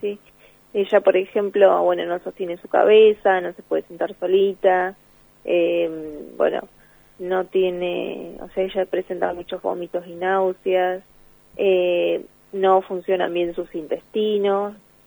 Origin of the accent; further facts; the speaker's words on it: Mones Cazón, Buenos Aires Province, Argentina; somos de Mones Cazón. Sí, pertenecemos al partido de Pehuajó.